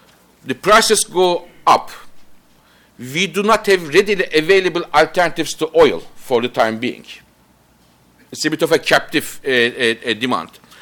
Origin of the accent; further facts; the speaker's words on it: Turkey; I don't know US, but in my home country, in Turkey, we were using a lot of fuel oil.